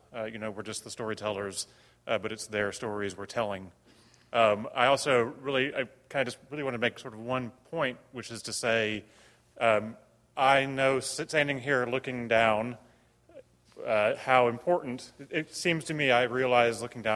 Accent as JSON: {"language": "English", "region": "North Carolina", "country": "United States", "tie": "born or raised there", "said": "the kind of corruption of the democratic process in North Carolina, my home state, which I feel very passionate about."}